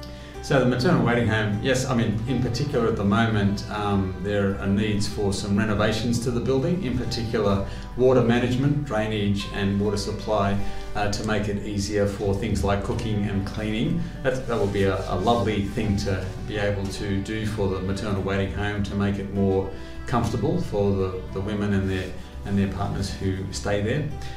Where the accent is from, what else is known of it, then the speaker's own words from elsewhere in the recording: Australia; I'm a GP from Australia, and I've been in Okavango now just a bit over 2 months